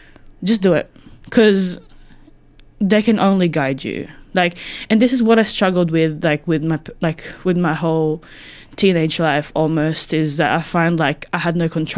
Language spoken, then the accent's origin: English; Tondo, Metro Manila, Philippines; because like back in the Philippines, like we're from Tondo